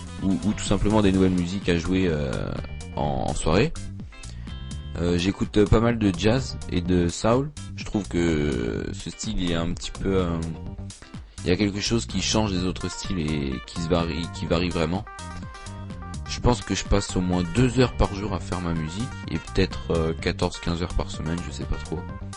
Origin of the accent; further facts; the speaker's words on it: Laval, Pays de la Loire, France; born there; now in Dijon, France; j'ai 15 ans, je suis né à Laval le 18 septembre 2001. J'habite maintenant à Dijon depuis 4 ans, mais je reviens sur Laval toutes les vacances scolaires.